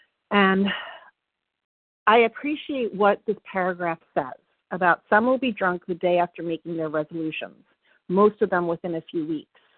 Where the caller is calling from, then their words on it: Virginia, United States; I'm calling in from Virginia